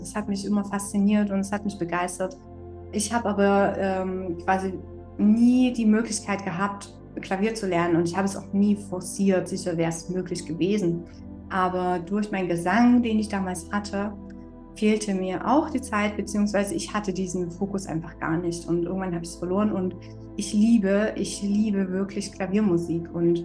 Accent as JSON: {"language": "German", "town": "Dresden", "region": "Saxony", "country": "Germany", "said": "Man könnte meinen, es ist für mich als Dresdner vielleicht gar nicht so was Besonderes"}